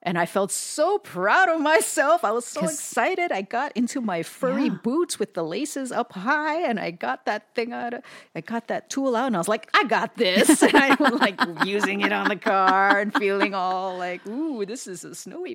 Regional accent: Hawaii, United States; also born or lived in Southern California; now in Portland, United States; Pacific Northwest, where we had lived in Southern California for a while. And before that, we were just born and raised in Hawaii.

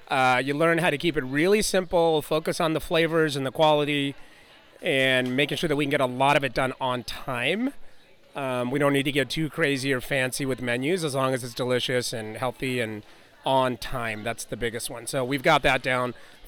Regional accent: Colorado, United States; And I just so happened I grew up in Colorado with Jonathan Vauders.

